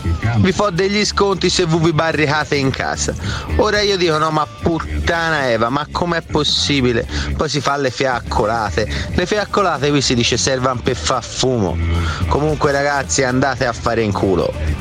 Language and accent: Italian; Florence, Tuscany, Italy; Io sono di Firenze